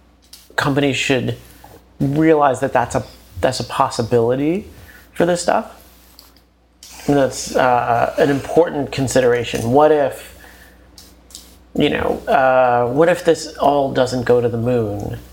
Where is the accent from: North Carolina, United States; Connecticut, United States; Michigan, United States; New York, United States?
New York, United States; Brooklyn; I grew up in Bensonhurst in Brooklyn. At the time, it was the largest Italian neighborhood in the five boroughs.